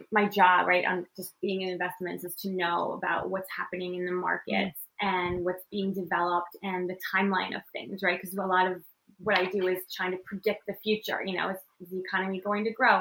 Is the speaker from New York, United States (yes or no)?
yes; New York, United States; and plus I'm a New Yorker, right?